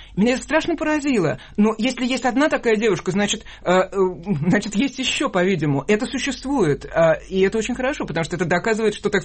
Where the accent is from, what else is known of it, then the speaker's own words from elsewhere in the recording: Moscow, Russia; я из Москвы